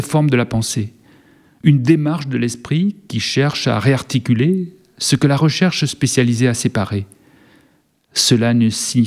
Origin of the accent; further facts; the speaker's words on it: France; Je suis français, d'origine juive séfarade, partiellement italien ou espagnol, amplement méditerranéen, européen culturel, citoyen du monde, enfant de la terre patrie.